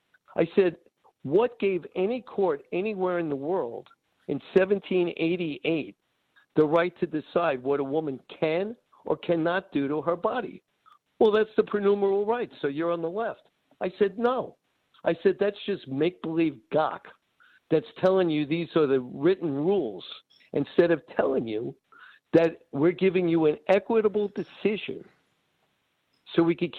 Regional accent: Miami, Florida, United States; I was the mouth from Miami and the one that didn't shut up.

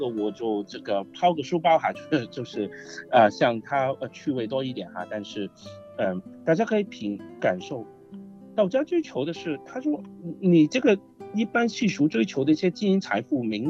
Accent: China; 我们中国人

